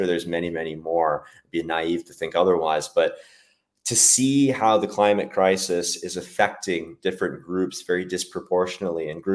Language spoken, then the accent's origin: English; Dubai, United Arab Emirates; also born or lived in Calgary, Canada; So I was born in Calgary in Canada. Basically immediately when I was about 3 years old, moved to Dubai. So I grew up here in Dubai.